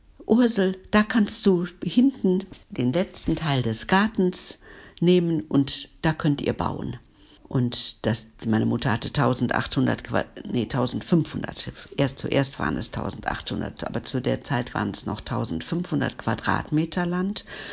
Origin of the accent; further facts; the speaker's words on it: Duisburg, North Rhine-Westphalia, Germany; Ich bin in Duisburg-Ungelsheim geboren, aber damals hieß es ja noch gar nicht Ungelsheim. Das kam ja erst danach. 1952 ist mein Geburtsjahr. Und hier aufgewachsen, hier zur Schule gegangen.